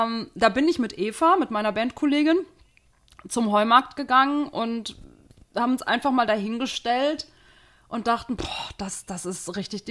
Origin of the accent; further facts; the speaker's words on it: Cologne, North Rhine-Westphalia, Germany; Also ich bin gebürtige Kölnerin